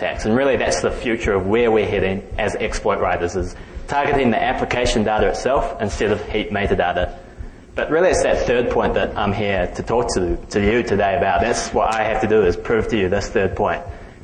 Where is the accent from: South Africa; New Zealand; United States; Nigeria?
New Zealand; I'm a student from New Zealand.